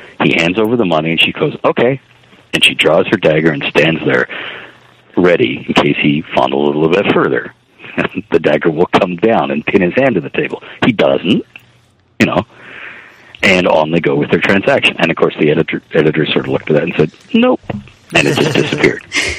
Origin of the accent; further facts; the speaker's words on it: Canada; And as a Canadian, this left me scratching my head at times.